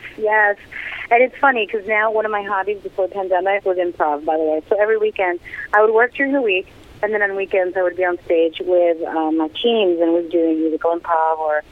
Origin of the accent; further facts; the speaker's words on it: Queens, New York, United States; I am such a New Yorker. I grew up in Queens